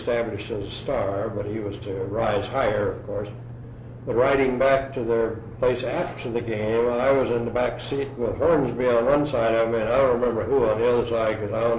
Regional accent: Haskell, Texas, United States; born there; also born or lived in Corpus Christi; Haskell, Texas, a little tiny place up near Abilene and in that area. But we moved when I was pretty young to Corpus Christi for 2 years.

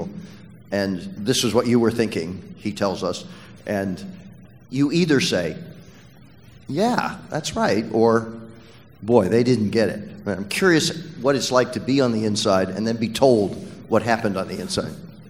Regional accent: Seattle, Washington, United States; I'm from Seattle.

